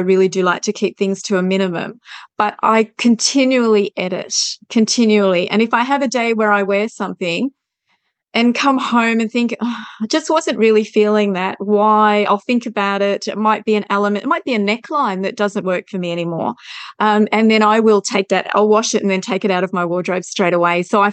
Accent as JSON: {"language": "English", "town": "Melbourne", "region": "Victoria", "country": "Australia", "said": "I'm from Melbourne, but right now I'm living in regional Victoria."}